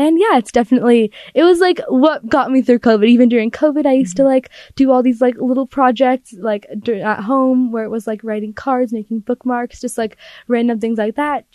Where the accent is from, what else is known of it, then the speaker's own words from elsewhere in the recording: Utah, United States; I am born and raised in Utah. My family lives in the Murray area.